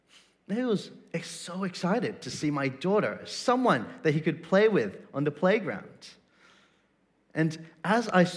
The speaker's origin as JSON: {"language": "English", "country": "Australia", "tie": "born there", "said": "Let me first say that I'm an Australian-born Chinese."}